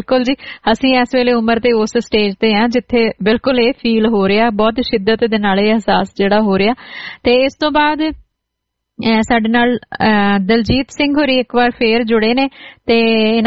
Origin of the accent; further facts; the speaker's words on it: Hoshiarpur, Punjab, India; ਸੋ ਜੀ ਮੇਰਾ ਪਿਛੋਕੜ ਵੀ ਜਿਹੜਾ ਜੀ ਉਹ ਹੁਸ਼ਿਆਰਪੁਰ ਜ਼ਿਲ੍ਹੇ ਦਾ ਹੀ ਆ।